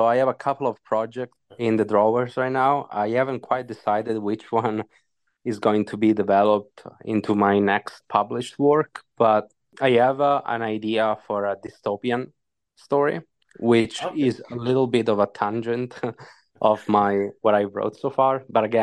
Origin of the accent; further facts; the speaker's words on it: Calabria, Italy; English is a second language; you guys know that I'm from Italy. I'm from a region called Calabria on the southern part of Italy.